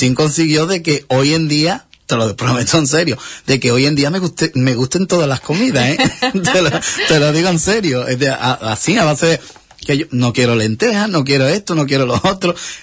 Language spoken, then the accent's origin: Spanish; Isla Cristina, Andalusia, Spain; es mucho orgullo y me engrandece que mis marchas nazcan en Isla Cristina, que yo las haga en Isla Cristina y que lleven el sello propio de mi pueblo de Isla Cristina.